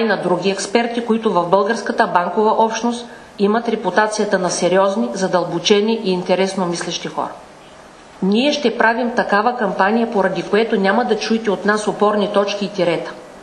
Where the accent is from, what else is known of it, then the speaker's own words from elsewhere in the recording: Tryavna, Gabrovo Province, Bulgaria; Трявна, моя роден град